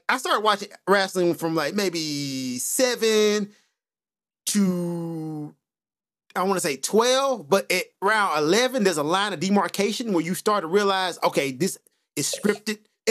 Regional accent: Mid-South, United States; people don't know we're from the Mid-South area, right?

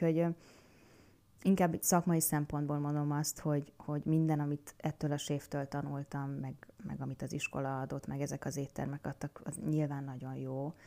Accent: Hungary; még elmeséltem, hogy magyar vagyok, és ha ezt valaki nem tudná, akkor ez egy európai kis ország.

